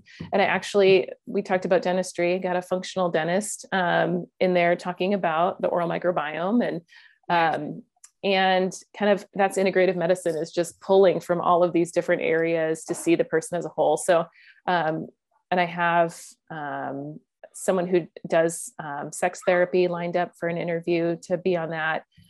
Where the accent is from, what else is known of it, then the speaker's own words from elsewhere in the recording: Omaha, Nebraska, United States; also born or lived in Dallas, United States; I was born and raised in Omaha. The only time I left was when my husband was in residency in Texas, in Dallas.